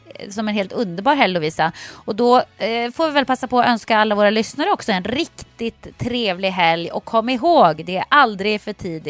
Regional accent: Norrland, Sweden; jag är ju från Norrland

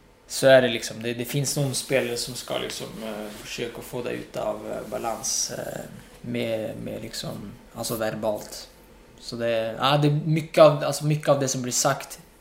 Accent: Morocco; Arabisk, marokkansk som är en alltså en berberdialekt från norra Marokko där jag kommer ifrån. Tysk. Fatte fransk, det men det är så länge sedan att jag har glömt mycket av det.

